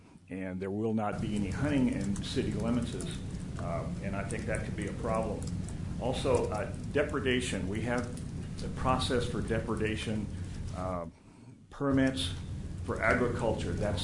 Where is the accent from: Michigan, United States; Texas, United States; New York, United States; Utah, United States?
Utah, United States; Layton; from Layton, Utah, and thank you, the board, for allowing me to be here and make some comments. Populations of crows, I've lived in this state for 39 years.